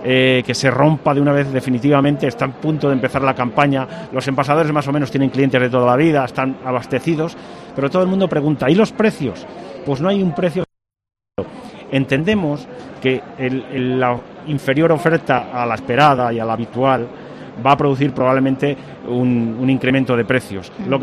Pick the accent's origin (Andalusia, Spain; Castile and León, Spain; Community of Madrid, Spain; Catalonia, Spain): Castile and León, Spain; por algo que es lógico y normal en siendo armuñés y salmantino